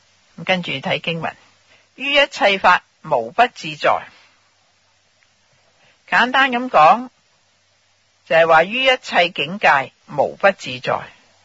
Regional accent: China; 因为我们中国人呢重这个礼

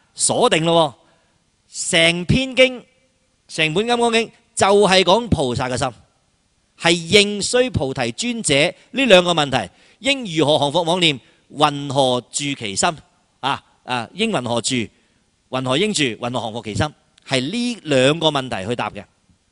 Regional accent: China; 善哉，我们中国人译过来，好啊好啊好啊

